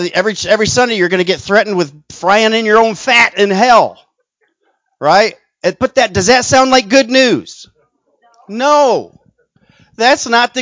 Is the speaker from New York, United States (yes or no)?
no; Pennsylvania, United States; also born or lived in Southern United States; And I'm from the country. I'm from Pennsylvania, northern Pennsylvania. But I spent a lot of time living down in the South.